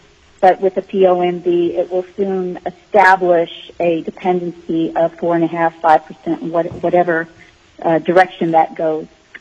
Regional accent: Deltana, Alaska, United States; I'm from Deltana, members of the committee.

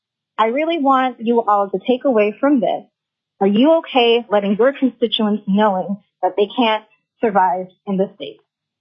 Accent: Fairbanks, Alaska, United States; I am from the Chino Dene Lands here in Fairbanks.

